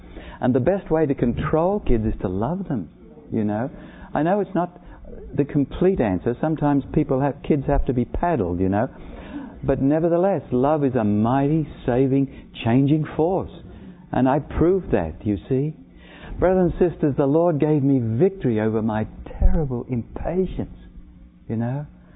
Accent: Australia; Bless your heart, I'm an Irish Australian, you know.

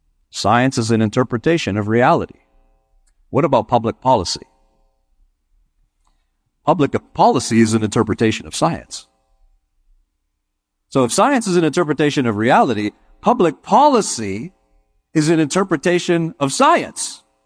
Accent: Toronto, Ontario, Canada; when I grew up in Toronto, Canada

